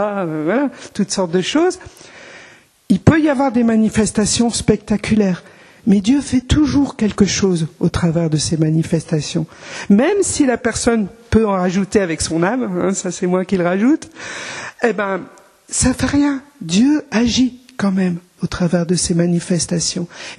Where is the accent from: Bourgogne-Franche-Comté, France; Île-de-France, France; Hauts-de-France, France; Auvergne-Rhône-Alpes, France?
Hauts-de-France, France; Bon, moi, je suis ch'timi, donc peut-être un peu moins passionné que les gens du Sud